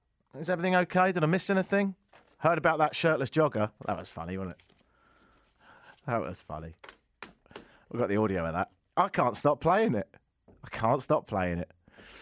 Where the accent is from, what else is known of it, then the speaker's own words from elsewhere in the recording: England, United Kingdom; I'm from England, and I went back there for a few weeks to see family.